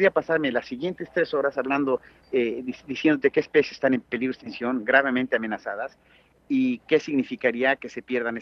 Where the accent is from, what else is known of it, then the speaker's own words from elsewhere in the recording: Mexico; En México, de donde yo soy mexicano, soy de la Universidad Nacional Autónoma de México